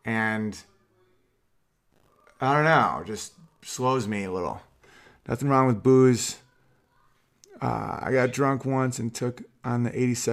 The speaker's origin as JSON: {"language": "English", "country": "United States", "said": "I'm from America."}